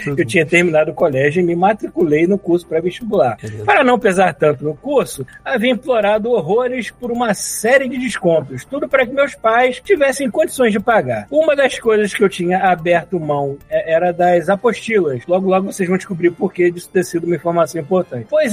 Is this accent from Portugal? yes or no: no; Rio de Janeiro, Brazil; Eu venho do Rio de Janeiro